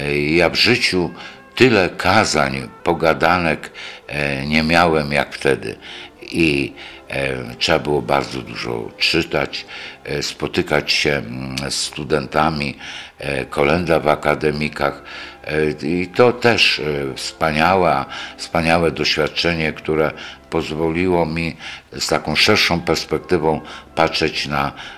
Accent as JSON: {"language": "Polish", "town": "Opole", "region": "Opole Voivodeship", "country": "Poland", "tie": "born or raised there", "said": "będąc rodowitym opolaninem"}